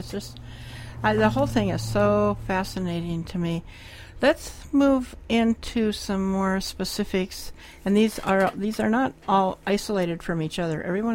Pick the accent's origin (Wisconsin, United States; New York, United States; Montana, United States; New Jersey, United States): Montana, United States; I grew up in Montana.